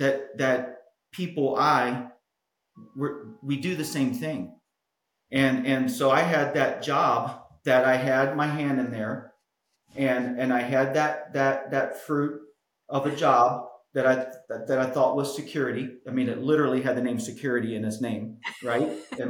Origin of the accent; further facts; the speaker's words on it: Cincinnati, Ohio, United States; We were both born and raised in Cincinnati. Everything we knew was there.